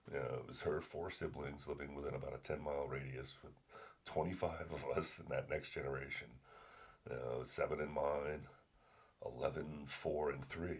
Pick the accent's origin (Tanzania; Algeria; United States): United States; New Jersey; 26 of us going off on just growing up in New Jersey in the 60s and 70s. Yeah, most of them are still there. I lost it. I had to get away.